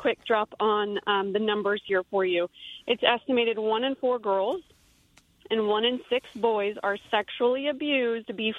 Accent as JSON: {"language": "English", "town": "Dallas", "region": "Texas", "country": "United States", "said": "I am from the Dallas, Texas area."}